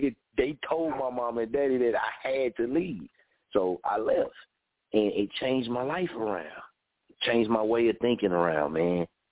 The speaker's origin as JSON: {"language": "English", "town": "Muskogee", "region": "Oklahoma", "country": "United States", "said": "I'm a Okie. I'm from Muskogee."}